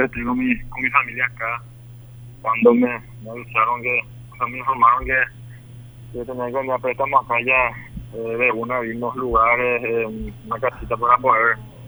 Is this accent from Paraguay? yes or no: yes; Itá, Central, Paraguay; Yo soy de la ciudad de Itá.